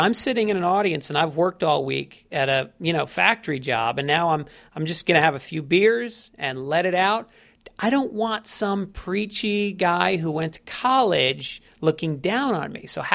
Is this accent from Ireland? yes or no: yes; Ireland; and it's just I'm Irish.